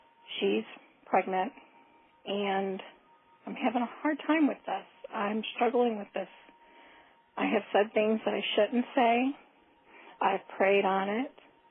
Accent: Grafton, Ohio, United States; I'm from Grafton, Ohio.

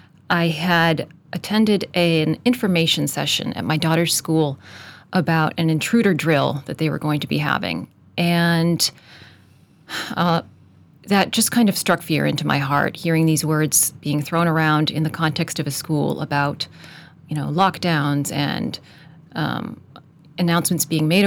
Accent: Boston, Massachusetts, United States; moved away as an adult; now in Dublin, Ireland; Well, I'm an American. I'm just recently moved to Dublin with my family, my two daughters and my husband, for my husband's job. We are from Boston, where every Irish person is a celebrity.

